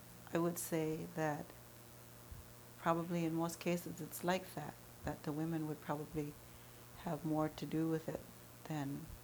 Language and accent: English; Oneida, United States; I came from Oneida and the longhouses there